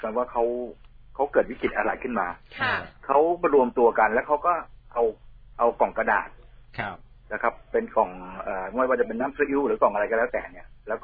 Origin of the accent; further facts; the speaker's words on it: Bangkok, Thailand; ผมเกิดที่นี่นะครับผมเป็นเด็กที่ชุมชนนี